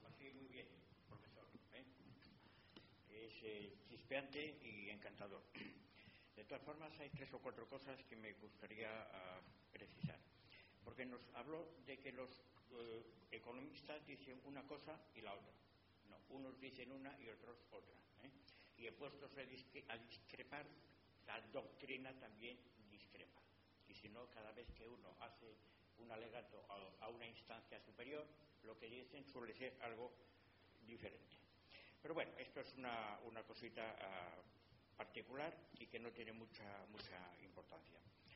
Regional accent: Spain; pero también como españoles

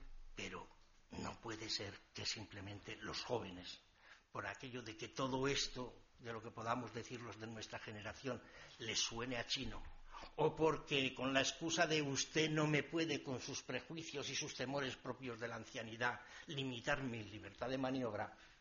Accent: Navarre, Spain; Yo soy navarro, y empecé mi carrera política en el País Vasco

